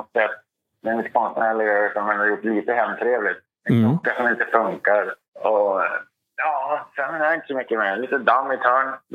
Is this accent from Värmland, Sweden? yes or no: no; Mjällom, Västernorrland County, Sweden; det kommer inte i närheten av Mjällom där jag kommer ifrån när jag var uppvuxen.